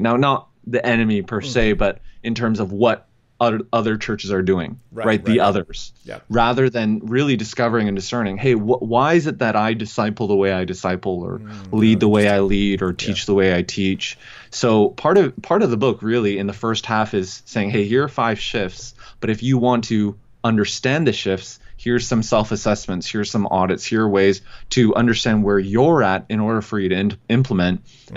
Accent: Vancouver, British Columbia, Canada; When I was pastoring up in Canada, and I was born and raised in Vancouver

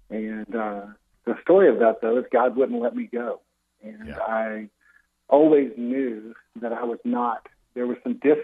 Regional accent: Garner, North Carolina, United States; I grew up in Garner, North Carolina, went to Christian schools.

